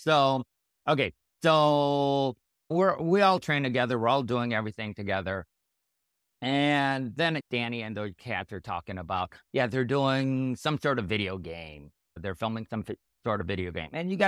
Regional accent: Chicago, Illinois, United States; born there; Okay, so I was born in the Chicago area. My parents came from the Philippines.

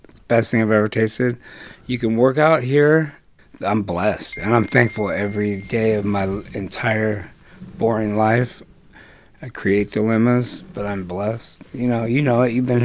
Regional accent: Newport Beach, California, United States; born there; Well, first of all, I was born in Newport Beach at Hoag Hospital.

